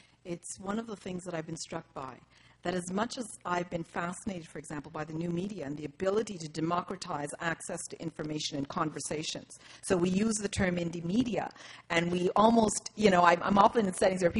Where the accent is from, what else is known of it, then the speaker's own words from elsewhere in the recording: Canada; But as a black person, and I mean not just as a Canadian